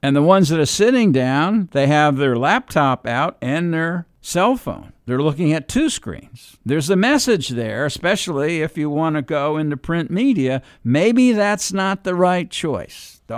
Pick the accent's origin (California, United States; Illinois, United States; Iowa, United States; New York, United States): New York, United States; New York City; New York City, and I'm from New York originally, it's been Democrats so long.